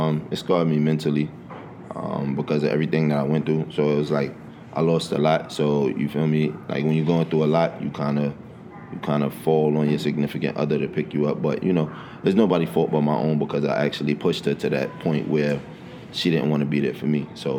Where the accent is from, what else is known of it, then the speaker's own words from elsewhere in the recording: New York City, New York, United States; now in Miami, United States; I'm originally from Brooklyn, New York, East New York to be exact. I moved out here in Miami 2007. I graduated from North Miami.